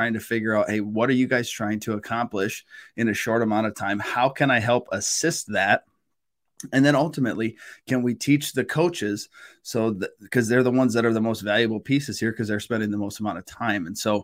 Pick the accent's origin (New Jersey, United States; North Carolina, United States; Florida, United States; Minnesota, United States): Minnesota, United States; But I'm from Minnesota. My family had just moved to Ohio.